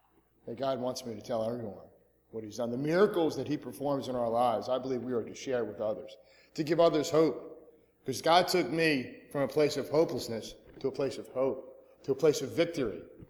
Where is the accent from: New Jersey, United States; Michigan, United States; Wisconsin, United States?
New Jersey, United States; I'm from South Jersey, Cape May County.